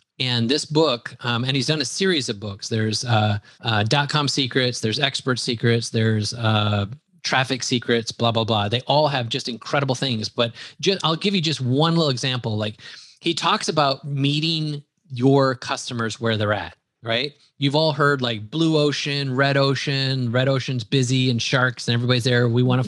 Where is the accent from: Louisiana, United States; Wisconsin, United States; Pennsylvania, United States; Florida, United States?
Wisconsin, United States; accent: Wisconsin; There goes my Wisconsin accent.